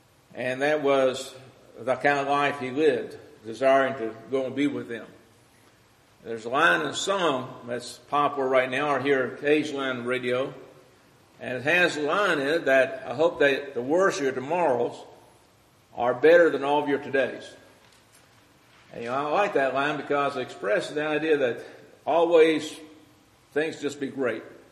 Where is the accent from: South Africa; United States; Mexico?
United States; Louisville, Kentucky; I remember as a child growing up in the West End, and our home was on 30th and Duncan Street, which means we were almost right against railroad yards of Louisville.